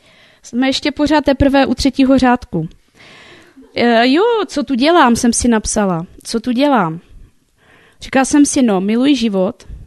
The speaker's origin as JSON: {"language": "Czech", "town": "Havířov", "region": "Moravian-Silesian Region", "country": "Czechia", "said": "Jsem z Havířova"}